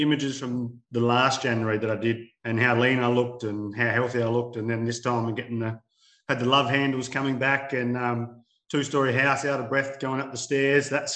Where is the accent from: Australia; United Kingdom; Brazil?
Australia; Adelaide, South Australia; So I'm from Adelaide.